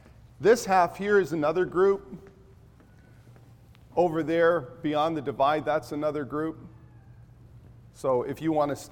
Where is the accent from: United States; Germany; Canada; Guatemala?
Guatemala; I grew up in Guatemala